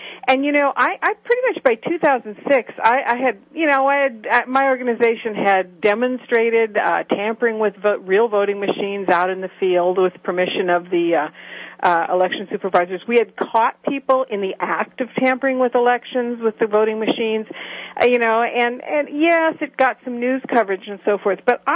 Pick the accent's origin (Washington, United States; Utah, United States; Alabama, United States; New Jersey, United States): Washington, United States; Seattle; I'm actually from the Seattle area.